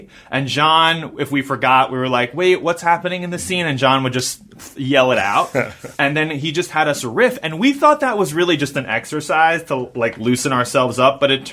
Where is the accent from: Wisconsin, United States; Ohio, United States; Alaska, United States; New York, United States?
New York, United States; I grew up in New York going to a ton of Broadway shows.